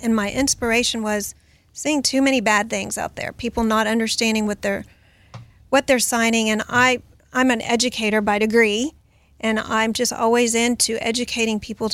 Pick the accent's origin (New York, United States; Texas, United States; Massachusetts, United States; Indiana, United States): Texas, United States; And since I'm from Texas and since I'm in real estate, I started with real estate contracts.